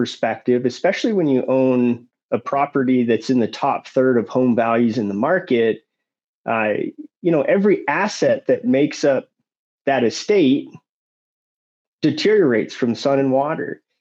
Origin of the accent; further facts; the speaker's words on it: Denver, Colorado, United States; Well, I am from Denver, Colorado.